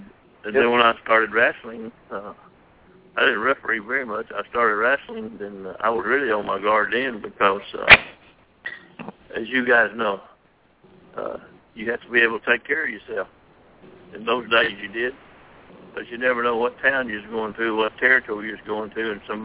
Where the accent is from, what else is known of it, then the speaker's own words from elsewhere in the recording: Dyersburg, Tennessee, United States; Yes, I did. I grew up in Dyersburg.